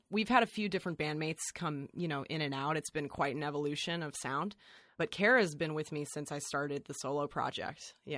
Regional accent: Evergreen, Colorado, United States; That's right. Yeah, I'm from Evergreen, Colorado.

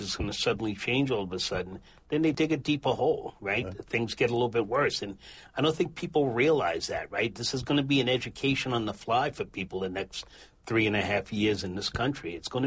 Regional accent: Long Island, New York, United States; I grew up on Long Island, and it's a perfect picture of this, right? Everybody got away from the city.

